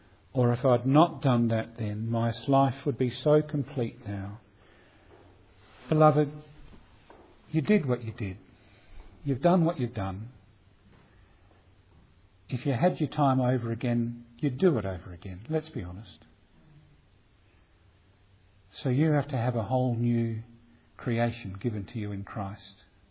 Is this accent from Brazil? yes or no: no; South Australia, Australia; I grew up in the Barossa Valley.